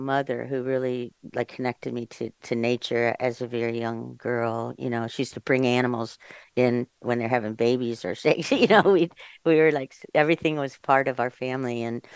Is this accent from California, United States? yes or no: yes; California, United States; "You're writing about dreams? What? Where are you from?" "Oh, California."